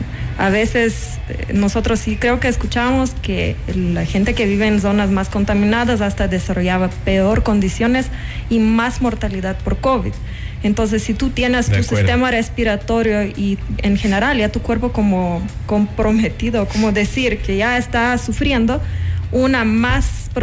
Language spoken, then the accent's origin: Spanish; Lithuania; Spanish is a second language; now in Ecuador; De Lituania.